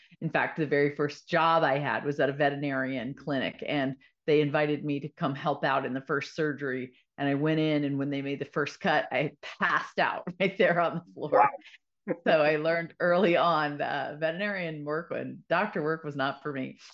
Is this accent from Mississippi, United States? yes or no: yes; Mississippi, United States; Brad Freeman is from Mississippi. So my home state, not far from where I was born.